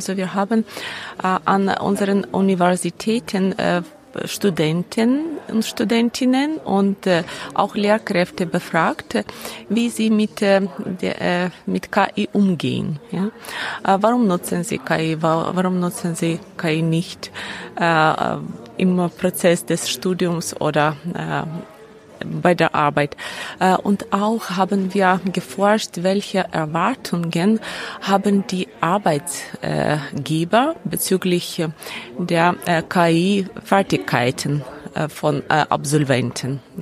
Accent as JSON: {"language": "German", "country": "Ukraine", "said": "ich komme aus der Ukraine. Ich arbeite an der Westukrainischen Nationalen Universität"}